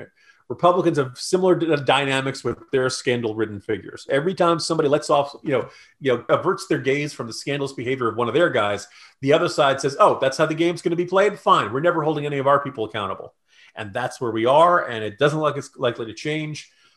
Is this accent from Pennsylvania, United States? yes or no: no; Virginia, United States; Ralph Norton, look, I'm from Virginia.